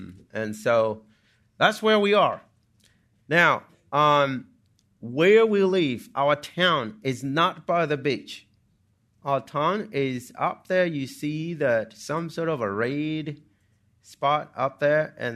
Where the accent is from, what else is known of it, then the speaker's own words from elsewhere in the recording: Malawi; now in United States; You know, when I moved here, a lot of people, I would tell them I'm from Malawi, and they would always think that it's a state.